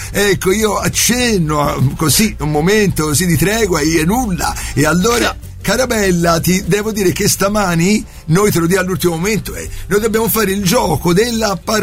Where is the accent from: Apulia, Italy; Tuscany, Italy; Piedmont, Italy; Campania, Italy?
Tuscany, Italy; Florence; vengo da Firenze, non so se lo senti dall'accento.